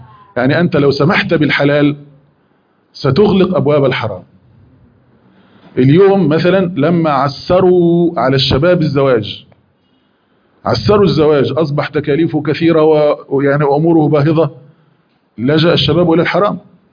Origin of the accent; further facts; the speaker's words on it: Egypt; عندنا في مصر